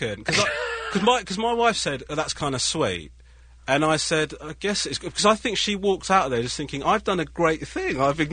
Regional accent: Sri Lanka; I'm from Sri Lanka, yeah. Mm-hmm. My family originally Hindu.

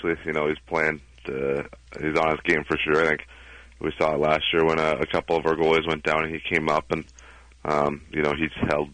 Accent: Canada; Yeah, I think a lot of kids growing up in Canada, it's, you know, what you want to do.

